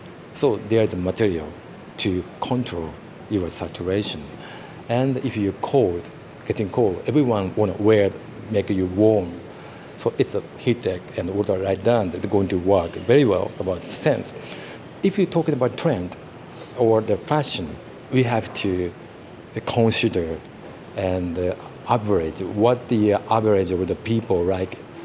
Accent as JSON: {"language": "English", "country": "Japan", "said": "We are coming from Japan. I think that we are Japanese people always try to innovate to something new, like a Walkman from Sony and hybrid car from Toyota."}